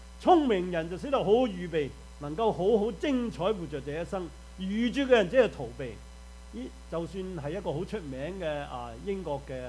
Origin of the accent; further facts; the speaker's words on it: China; 我相信我們在中國長大的人受過這些教訓